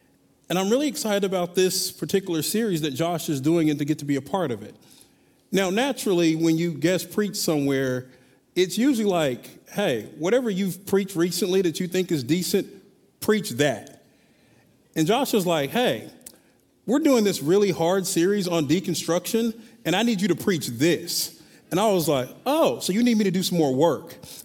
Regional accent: Wichita, Kansas, United States; I grew up in Wichita, Kansas, and I was born into this church thing.

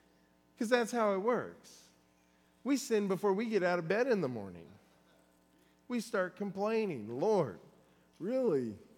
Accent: California, United States; Well, I'm from California.

